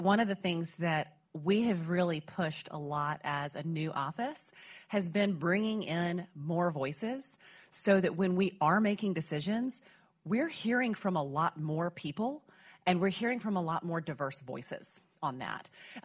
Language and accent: English; Alabama, United States; I'm from Alabama, so I'll pick on Alabama.